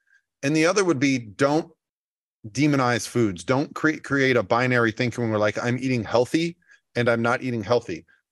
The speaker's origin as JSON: {"language": "English", "town": "Tarpon Springs", "region": "Florida", "country": "United States", "tie": "born or raised there", "said": "Tarpon Springs, Florida. It's just right outside of Tampa."}